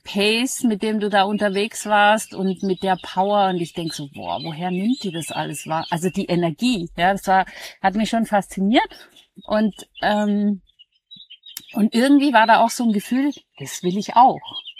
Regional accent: Germany; also ich komme aus Deutschland, wohne zwischen Köln und Bonn

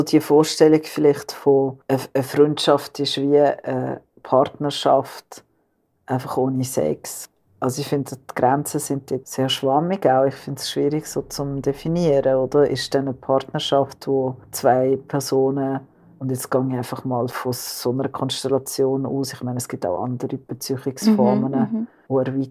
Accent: Italy; Also ich komme ursprünglich aus Italien

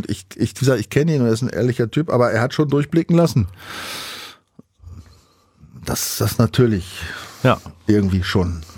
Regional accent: Northern Germany, Germany; ich komm nur aus Norddeutschland, ja, nicht aus Norwegen oder sonst wo.

